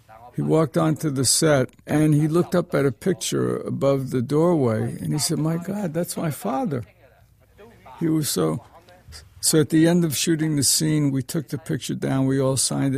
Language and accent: English; East, United States; I mean, I love the West. I'm from the East, but I've came to like the West